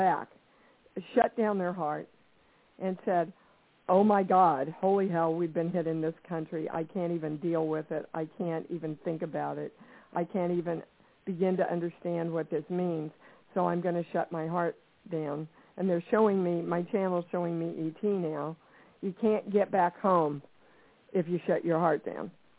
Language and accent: English; Kansas, United States; I came from Kansas, from a very poor background.